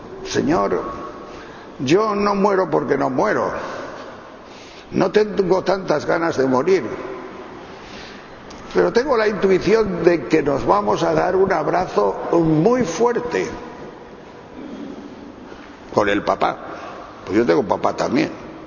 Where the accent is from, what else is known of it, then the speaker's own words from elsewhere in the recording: Castile and León, Spain; Yo voy por mi pueblo, voy por mi pueblo, que soy de León, del norte de León, que hay montañas muy altas